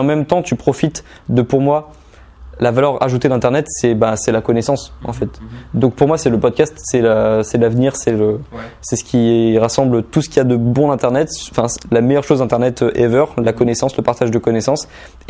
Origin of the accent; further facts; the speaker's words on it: Normandy, France; moi je suis originaire de Normandie. Mec, autour de moi, dans mon entourage en Normandie, dans ma ville de 9000 habitants